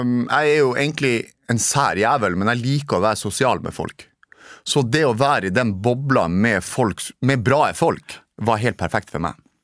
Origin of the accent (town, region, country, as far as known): Narvik, Nordland, Norway; born or raised there